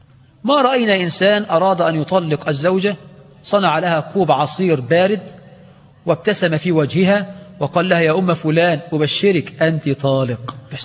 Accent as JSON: {"language": "Arabic", "country": "Egypt", "said": "عندنا في مصر"}